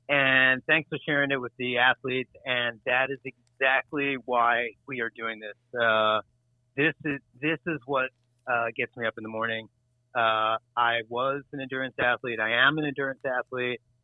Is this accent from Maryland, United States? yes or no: no; New York, United States; I grew up in the Bronx, and I went to the Bronx High School of Science